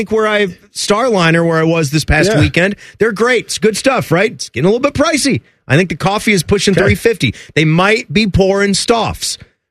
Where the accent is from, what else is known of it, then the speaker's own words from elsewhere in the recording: Virginia, United States; I grew up in Virginia. Yeah. I grew up in the D.C. area.